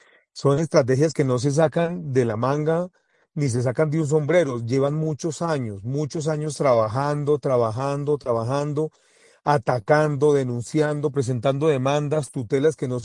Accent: Colombia; Como ciudadano colombiano te puedo decir

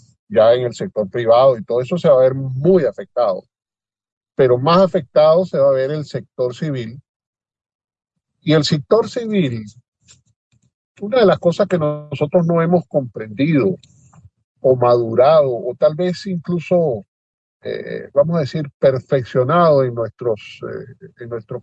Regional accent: Venezuela; moved away; yo verdaderamente tengo unos gratos recuerdos de mi tierra. Espero volver y caminar esa bendita tierra de Venezuela.

